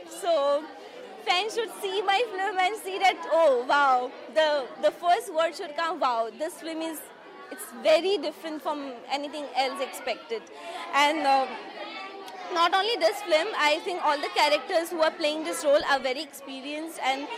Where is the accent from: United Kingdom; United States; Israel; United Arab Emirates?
United Arab Emirates; Dubai; I'm Miss Diva Universe Dance 16 finalist. I'm the dancer from Dubai.